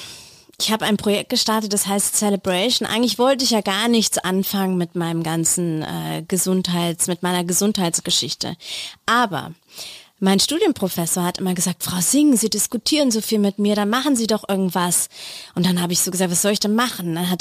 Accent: Bavaria, Germany; Da wo ich herkomme in Bayern, sagt man ja auch immer so, ja, gell, servus

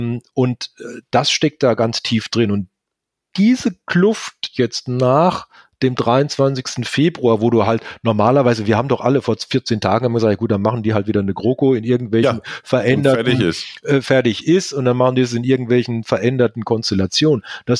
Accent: Baden-Württemberg, Germany; Ich komme ja aus Baden-Württemberg

